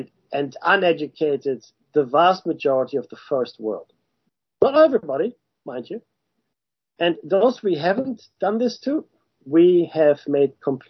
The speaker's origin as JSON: {"language": "English", "country": "Germany", "tie": "born or raised there", "said": "And I grew up in Germany."}